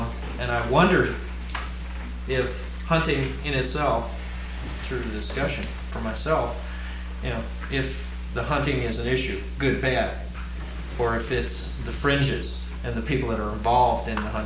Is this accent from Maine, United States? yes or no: no; Chicago, Illinois, United States; also born or lived in Greeley, Colorado; growing up in Chicago area and coming out here, and even on this trip, and being from Greeley, Colorado, cattle country